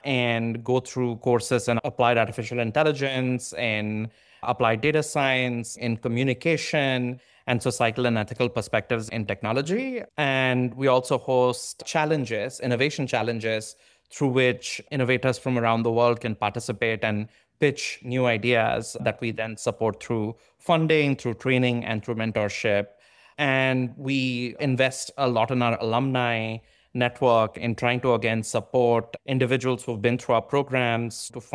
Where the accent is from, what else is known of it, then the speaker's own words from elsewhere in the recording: eastern India, India; born there; I was born in India, in a small town in the eastern part of India.